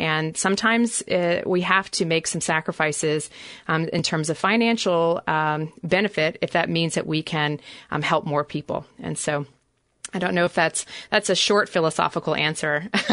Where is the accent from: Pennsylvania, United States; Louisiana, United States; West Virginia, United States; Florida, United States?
Louisiana, United States; New Orleans; I grew up in New Orleans, Louisiana, as a rare bird.